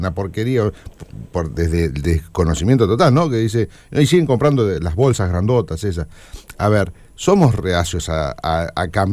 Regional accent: Argentina; Somos los argentinos

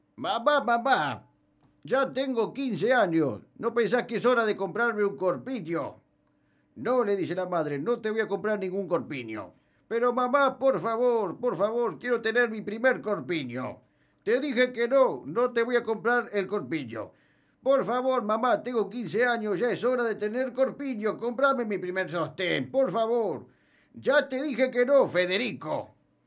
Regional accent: Argentina; Hola a todos, ¿cómo les va? Espero que estén bien, felices como yo, argentino.

